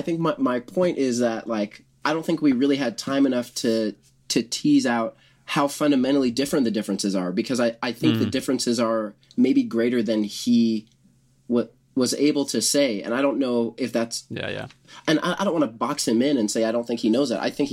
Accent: Canada; Admirable. I'm Canadian, so.

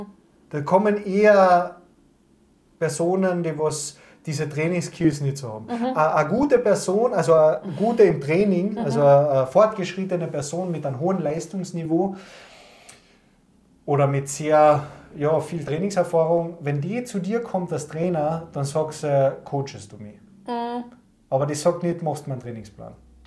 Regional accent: Carinthia, Austria; Sagt man bei uns in Kärnten.

